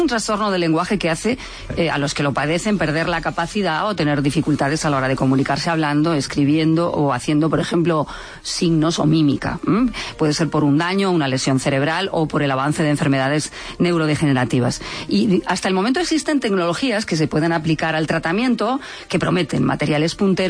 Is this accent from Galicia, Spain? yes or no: no; Albacete, Castilla-La Mancha, Spain; Que soy de Albacete